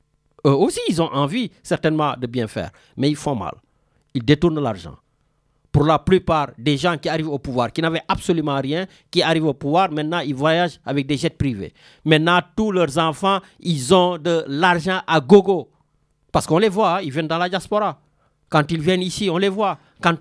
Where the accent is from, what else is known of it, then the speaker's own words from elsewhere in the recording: Senegal; On est des Sénégalais, on est fiers de l'être, quelle que soit la deuxième nationalité que nous avons. Que ce soit française, américaine, suédoise, canadienne, tout ce que vous voulez.